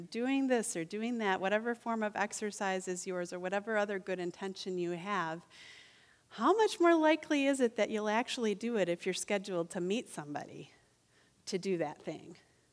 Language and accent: English; Albion, United States; a big race in my hometown of Albion